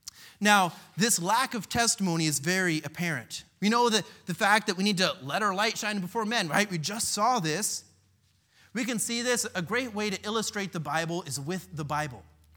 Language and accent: English; United States; I know I grew up with it in the United States